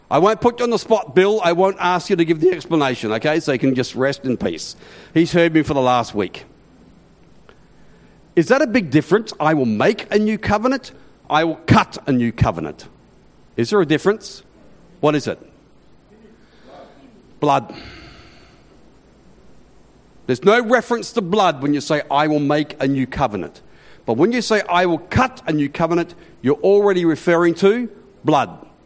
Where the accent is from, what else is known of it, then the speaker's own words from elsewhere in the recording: Australia; accent: Australian; And they had a real difficulty sometimes understanding my Australian accent, which was good.